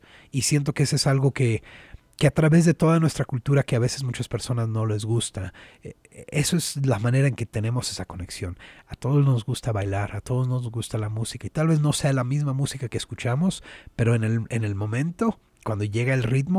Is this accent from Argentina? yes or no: no; United States; born there; yo soy nacido aquí en Estados Unidos, y yo no tenía identidad personal. Yo no sabía qué significaba el ser de México. En realidad, mis papás me decían, bueno, pues nosotros somos de México, tienes historia en México, tienes familia